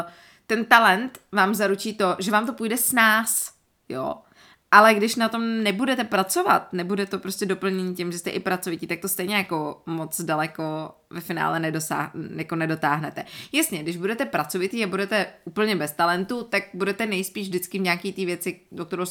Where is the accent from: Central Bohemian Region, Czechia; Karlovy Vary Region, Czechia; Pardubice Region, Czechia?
Karlovy Vary Region, Czechia; Karlovy Vary; now in Prague, Czechia; Já jsem původem z Karlových Varů